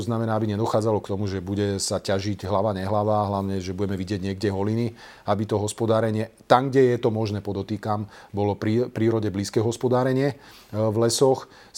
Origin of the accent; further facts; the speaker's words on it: Trenčín Region, Slovakia; Čiže ja pochádzam z Hornej Nitry